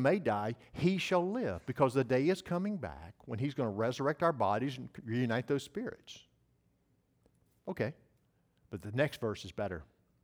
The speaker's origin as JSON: {"language": "English", "region": "the South", "country": "United States", "said": "I'm from the South. Can you guys figure that out?"}